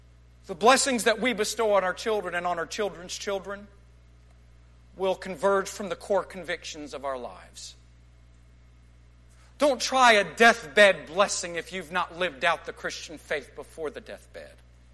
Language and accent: English; Texas, United States; I grew up in West Texas, and it really does have its own unique beauty.